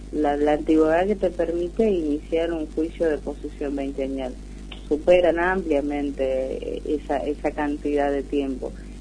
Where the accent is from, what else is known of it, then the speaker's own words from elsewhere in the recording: Misiones, Argentina; estoy pensando en mi pueblo, de Misiones